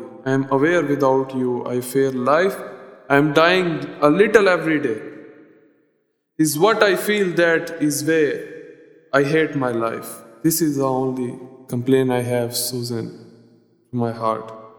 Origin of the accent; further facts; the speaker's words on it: Faisalabad, Punjab, Pakistan; English is a second language; now in United Kingdom; I am from Faisalabad, Pakistan. And I come here in the United Kingdom since 19 January 2010.